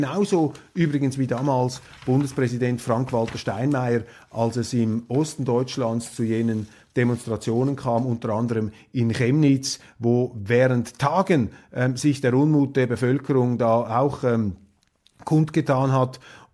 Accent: Switzerland; natürlich als Schweizer argumentiere ich da von weit außen

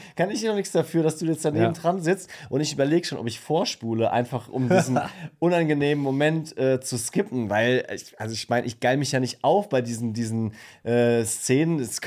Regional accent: Bad Dürkheim, Rhineland-Palatinate, Germany; Und ich komme ja aus der Pfalz, aus Bad Dürkheim.

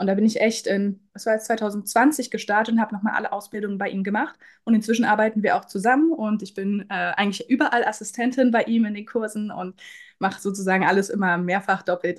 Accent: Berlin, Germany; born there; now in Wiesbaden, Germany; Genau, also … ich bin 36 Jahre jung, gebürtige Berlinerin, aber schon seit 2009 wohne ich mit meiner Familie in Wiesbaden.

